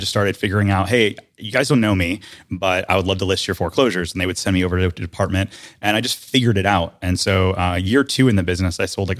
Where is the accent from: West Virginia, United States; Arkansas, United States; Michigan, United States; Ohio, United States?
Michigan, United States; Detroit; I grew up in Detroit, Michigan, and got into real estate at 18.